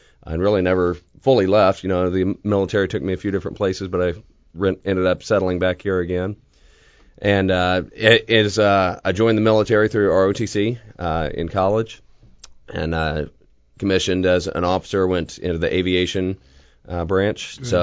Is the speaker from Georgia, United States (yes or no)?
yes; Georgia, United States; I grew up in Georgia. I'm a you know, good old country boy. You know, grew up running through the woods, doing exactly this kind of stuff.